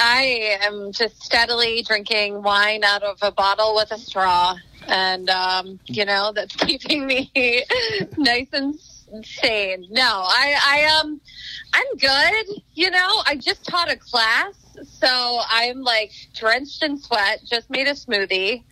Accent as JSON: {"language": "English", "region": "New Jersey", "country": "United States", "said": "so many like family and friends from New Jersey, I'm originally from New Jersey, have been able to take it."}